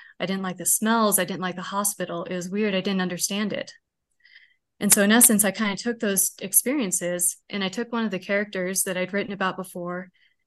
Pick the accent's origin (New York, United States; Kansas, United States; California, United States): Kansas, United States; moved away as an adult; I grew up in Kansas, but we visited a lot. I always wanted to go back there.